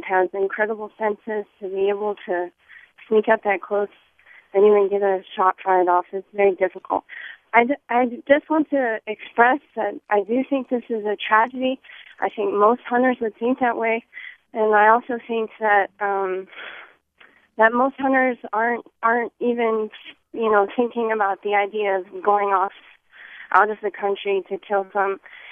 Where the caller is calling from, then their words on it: San Jose, California, United States; I'm calling from San Jose.